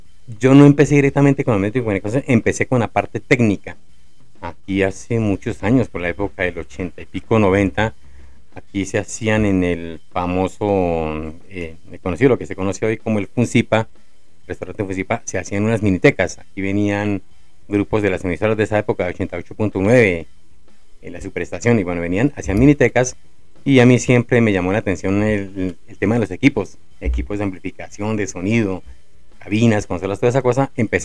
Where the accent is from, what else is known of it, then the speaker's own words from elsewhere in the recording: Zipaquirá, Cundinamarca, Colombia; yo soy de aquí de Zipaquirá, soy un pequeño, tengo 54 años, siempre vivo aquí en Zipaquirá, pues mi juventud la pasé en el sector del barrio La Concepción, una familia sencilla